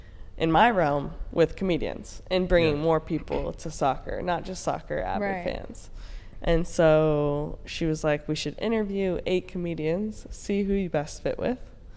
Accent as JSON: {"language": "English", "region": "Nebraska", "country": "United States", "tie": "born or raised there", "said": "I grew up in Nebraska, watched football and basketball, and thought men only played sports."}